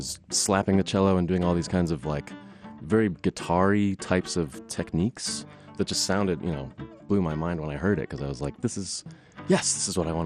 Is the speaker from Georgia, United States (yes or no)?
yes; Atlanta, Georgia, United States; I'm a cellist from Atlanta.